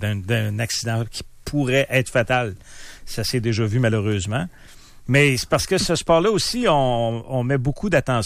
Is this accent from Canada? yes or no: yes; Quebec, Canada; Puis il nous demande d'où on vient. Puis là, on vient du Québec.